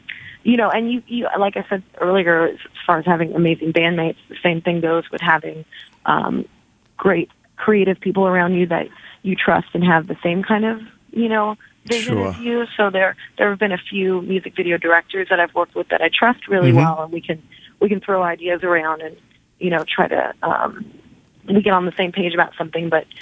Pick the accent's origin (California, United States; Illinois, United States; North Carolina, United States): California, United States; Long Beach; moved away as an adult; now in Washington, United States; Yeah, I grew up in Long Beach, California, lived near downtown L.A. for, you know, the 10 years before I left California.